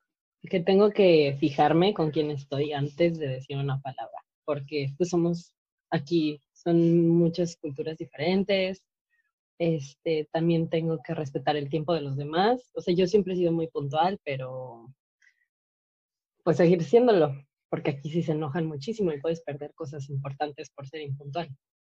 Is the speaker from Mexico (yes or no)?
yes; Mexico; moved away; o es porque soy mexicana, no sé, me siento que es más mío